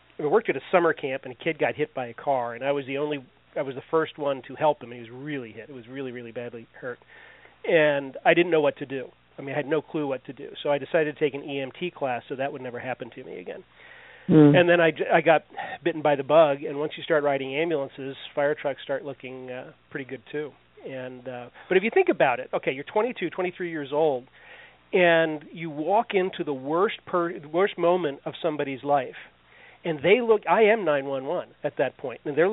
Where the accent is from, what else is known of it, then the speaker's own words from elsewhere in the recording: Virginia, United States; Well, I grew up in Virginia, right along the path for both of the Manassas campaigns in the Civil War.